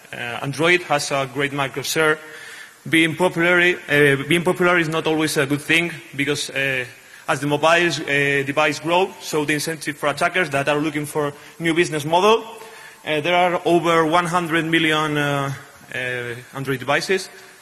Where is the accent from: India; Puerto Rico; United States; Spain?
Spain; I'm from Spain. I don't like partying.